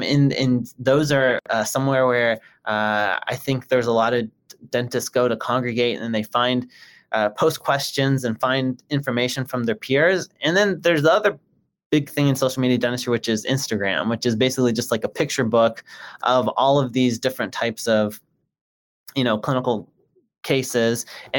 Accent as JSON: {"language": "English", "town": "Chicago", "region": "Illinois", "country": "United States", "said": "I'm from Chicago. I had never been to Alabama before."}